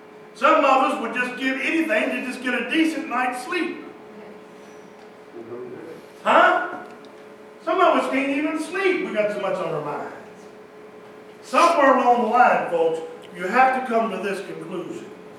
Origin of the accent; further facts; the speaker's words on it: Kentucky, United States; Anytime Monica and I travel, and people know we're from Kentucky.